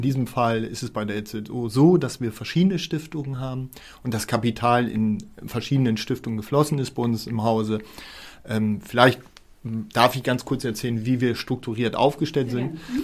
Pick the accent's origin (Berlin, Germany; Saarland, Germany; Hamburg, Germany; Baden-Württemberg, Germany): Saarland, Germany; moved away as an adult; also born or lived in Friesoythe; now in Oldenburg, Germany; Genau, also geboren bin ich in Friseute, ich bin aber aufgewachsen im Saarland. Ich bin gebürtiger Saarländer und dort habe ich bis zum Jahre 2011 gelebt und bin dann nach Oldenburg gezogen, habe hier ein Haus erworben und lebe seit 10 Jahren nun hier in der Stadt Oldenburg.